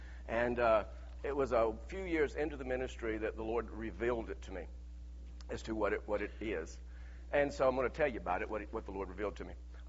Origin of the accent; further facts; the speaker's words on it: Lafayette, Georgia, United States; I'm from Lafayette, Georgia. You roll your window down and talk to people.